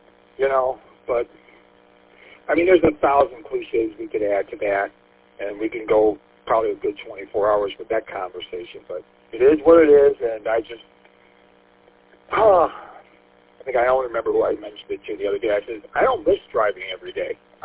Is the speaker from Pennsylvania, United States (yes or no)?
no; St. Clair Shores, Michigan, United States; The Speedways in my hometown of St. Clair Shores that I remember were originally total gas stations before they converted.